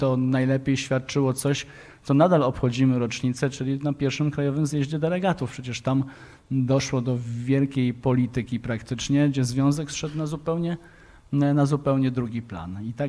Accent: Wrocław, Lower Silesian Voivodeship, Poland; ponieważ pochodzę z Wrocławia

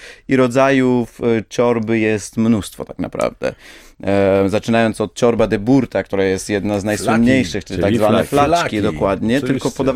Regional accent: Chișinău, Moldova; Kiszyniowianin, tak, pochodzę z Kiszyniowa.

